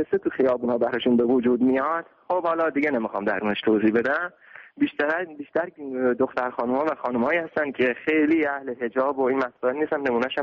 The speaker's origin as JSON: {"language": "Persian", "country": "Iran", "said": "ما ایرانی هستیم، اکثر ما ایرانی ها مسلمان."}